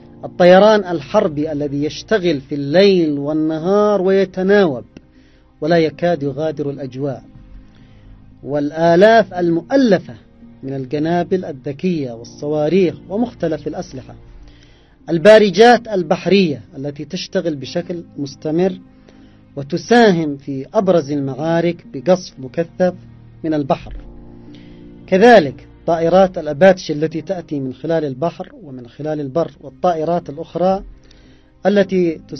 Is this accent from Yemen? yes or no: yes; Yemen; منها مرتزقة بأعداد كبيرة من بلدنا اليمن